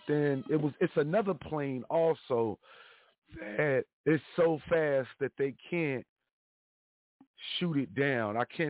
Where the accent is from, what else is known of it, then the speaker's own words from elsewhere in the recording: Midwest, United States; Like how I've told people before on here, I'm from the Midwest. Everybody knows I'm from the Midwest.